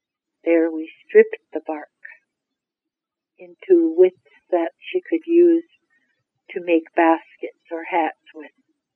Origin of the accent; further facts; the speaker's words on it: Kake, Alaska, United States; I am of the Raven people, of the freshwater marked salmon. I am a child of the killer whale, and I'm from Cake, Alaska.